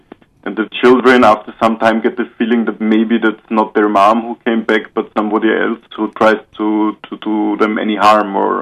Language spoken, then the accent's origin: English; Austria; English is a second language; And it's nice that you say Austrians, because usually the Americans always think we are from Germany.